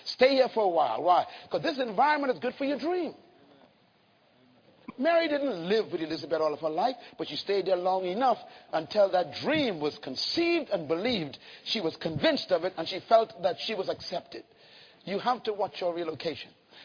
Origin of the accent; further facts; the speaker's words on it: Nassau, New Providence, Bahamas; Growing up in Bain's town, the worst thing that could happen to anyone was to have their daughter pregnant.